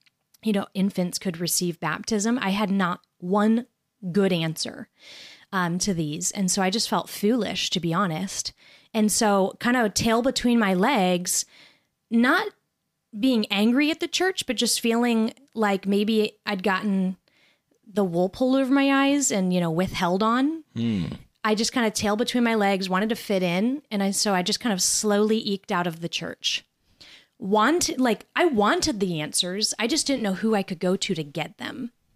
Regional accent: Nebraska, United States; You know, I was from Nebraska, so you're in the center of the country, and we drove everywhere.

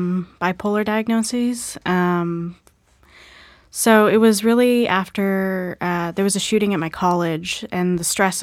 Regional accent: India; I'm Indian, and I think talking to someone from the same cultural background was very reassuring for my parents

